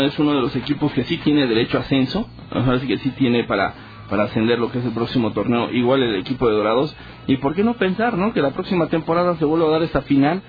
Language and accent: Spanish; Argentina; bueno, ya es que yo soy argentino.